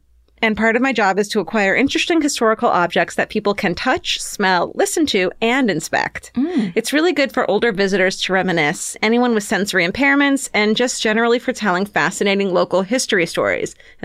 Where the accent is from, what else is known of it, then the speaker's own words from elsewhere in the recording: Lurgan, Northern Ireland, United Kingdom; The place is Lurgan, County Armagh, Ireland.